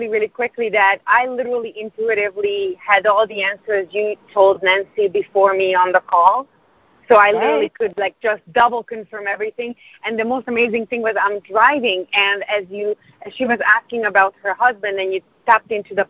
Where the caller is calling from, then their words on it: Toronto, Ontario, Canada; I am actually in Toronto as well.